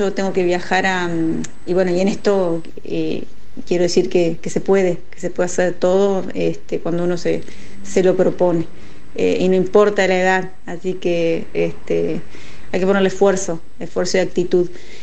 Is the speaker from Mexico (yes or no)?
no; Concordia, Entre Ríos, Argentina; soy de Concordia, Entre Ríos. Tengo 48 años, soy madre de dos hijos